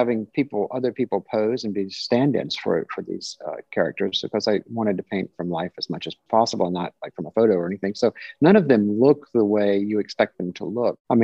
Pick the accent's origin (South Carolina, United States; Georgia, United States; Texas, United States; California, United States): Georgia, United States; Columbus; I was doing paintings of luminaries from my hometown. And I was, you know, painting a lot about Columbus during that phase.